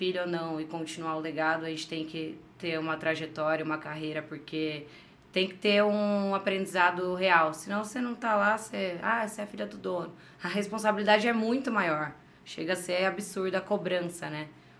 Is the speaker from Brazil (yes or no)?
yes; Indaiatuba, São Paulo, Brazil; also born or lived in Campinas; Eu nasci em Campinas, mas eu só nasci e vim pra cá, pra Indaiatuba.